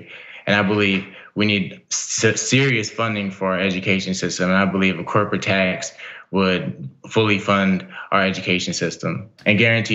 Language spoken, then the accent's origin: English; New Jersey, United States; now in Las Vegas, United States; I came originally from New Jersey and moved to Las Vegas.